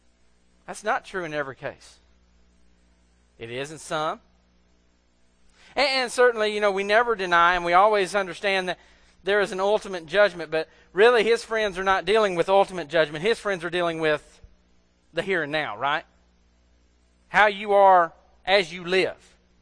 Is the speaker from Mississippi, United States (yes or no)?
yes; Mississippi, United States; I know I'm from Mississippi.